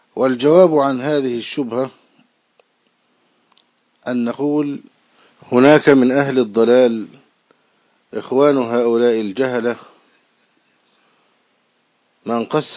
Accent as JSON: {"language": "Arabic", "country": "Egypt", "said": "في بلادنا مصر"}